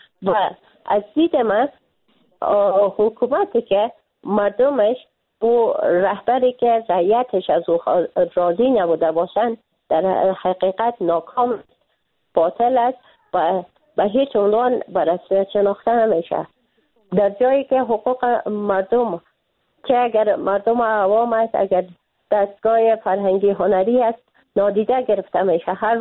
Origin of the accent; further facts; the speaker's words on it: Afghanistan; به عنوان یک افغان، نه به عنوان یک خانم